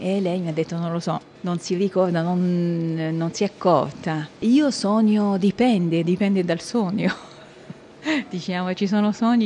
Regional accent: Aleppo, Aleppo Governorate, Syria; e vengo da Aleppo.

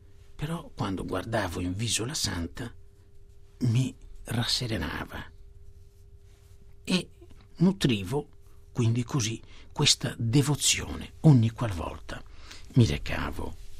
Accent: Villaurbana, Sardinia, Italy; frequentavo la parrocchia del mio paese d'origine, Villa Urbana

